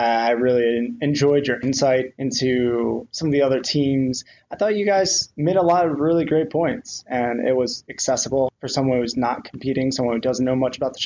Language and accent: English; Pennsylvania, United States; I mean, I don't want to toot my horn too much, but yeah, I grew up in Pennsylvania. They have pretty good wrestling there.